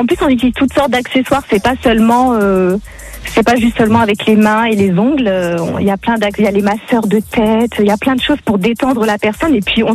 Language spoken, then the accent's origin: French; Provence-Alpes-Côte d'Azur, France; Je suis de Montsartout. Dans la Côte d'Azur, à côté de Cannes.